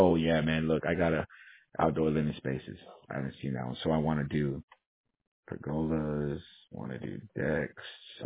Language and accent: English; Pleasanton, Texas, United States; Well, I'm from Texas, born and raised.